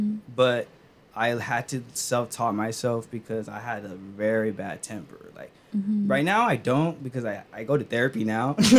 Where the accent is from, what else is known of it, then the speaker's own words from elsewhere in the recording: Stockton, California, United States; like I'm from Stockton, you know, and like my family is very, very humble.